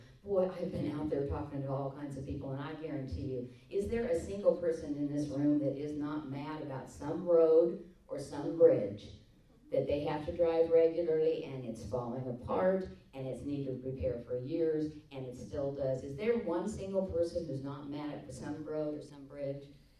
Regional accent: California, United States; born there; I was born in California.

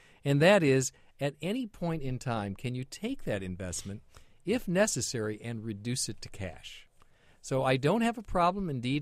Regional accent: Dixon, Illinois, United States; It involves actually my hometown where I grew up, of Dixon, Illinois.

